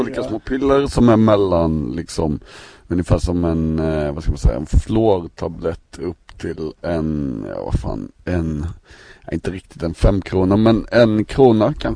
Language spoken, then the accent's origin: Swedish; Ronneby, Blekinge, Sweden; jag hade varit hemma i Ronneby så skulle jag flyga ner och spela på en klubb